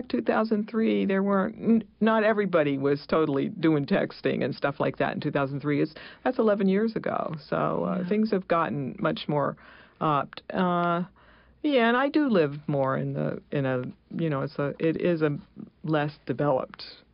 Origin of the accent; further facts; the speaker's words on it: West Virginia, United States; also born or lived in Albany; Here, I grew up in West Virginia, and then I grew up in Albany, so it isn't in a town.